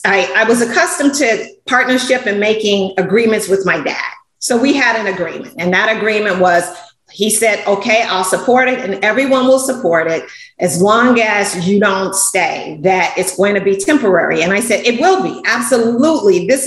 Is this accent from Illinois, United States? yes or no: yes; Chicago, Illinois, United States; You know, I grew up in Chicago. Soul Train was everything.